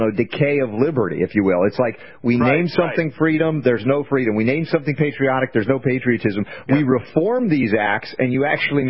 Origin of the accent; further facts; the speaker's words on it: Atlanta, Georgia, United States; When I was growing up in Atlanta, my dad, we went and saw Abdullah the Butcher.